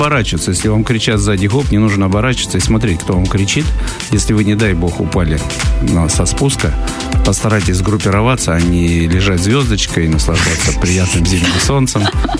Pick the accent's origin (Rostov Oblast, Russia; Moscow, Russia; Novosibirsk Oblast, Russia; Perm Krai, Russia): Novosibirsk Oblast, Russia; Cherepanovo; Я сам родом из Черепанова